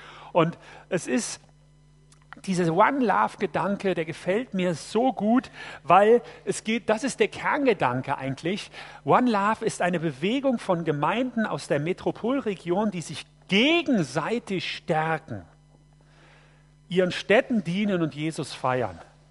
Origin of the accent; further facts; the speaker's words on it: North Rhine-Westphalia, Germany; Ich bin geboren und aufgewachsen am Niederrhein in Nordrhein-Westfalen. Das ist katholisch, streng katholisch, war aber nicht gläubig.